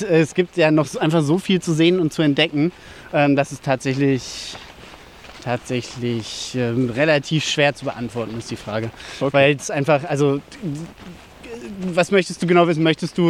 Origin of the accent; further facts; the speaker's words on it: Dedensen, Lower Saxony, Germany; Und zwar bin ich ja hier in Döteberg aufgewachsen